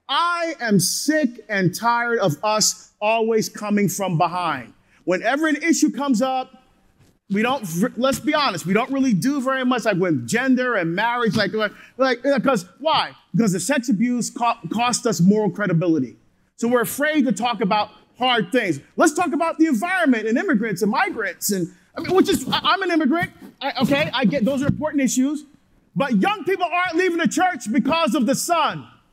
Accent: New Jersey, United States; now in Oregon, United States; I grew up in Jersey. Now I live in Oregon, the land of the fruits and the nuts.

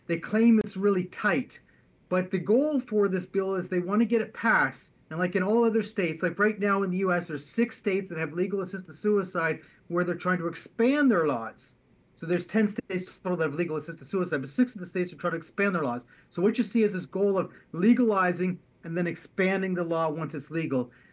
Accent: Canada; I'm a Canadian.

